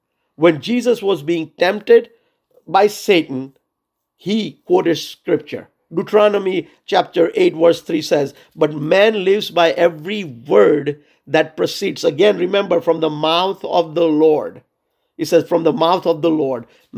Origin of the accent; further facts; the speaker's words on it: India; look, I come from India. There are a billion people